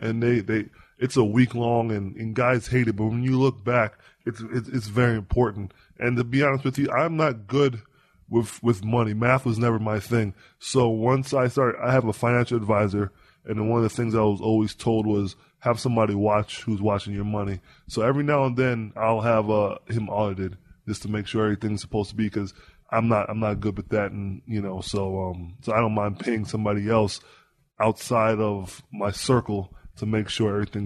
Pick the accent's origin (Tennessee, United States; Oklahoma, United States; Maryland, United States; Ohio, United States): Maryland, United States; also born or lived in Queens, New York; I was born in Queens, raised in Maryland.